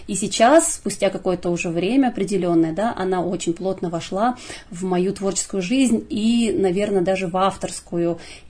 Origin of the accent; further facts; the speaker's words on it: Siberia, Russia; moved away; И тот факт, что я из Сибири уехала, да, сюда, в центральный регион учиться, жить, тоже это как-то наложило свой отпечаток.